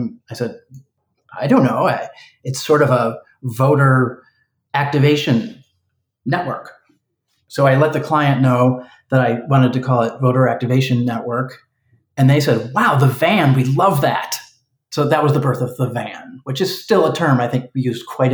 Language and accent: English; Michigan, United States; now in Washington, D.C., United States; I'm from Michigan. I grew up on a farm in Michigan, actually